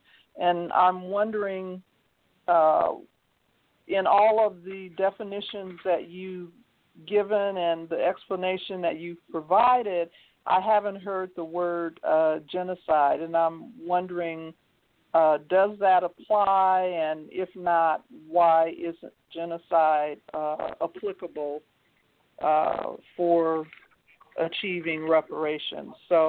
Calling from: Denver, Colorado, United States; I am calling from Denver, Colorado.

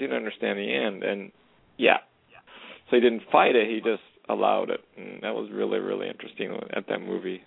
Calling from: Canada; calling from Canada.

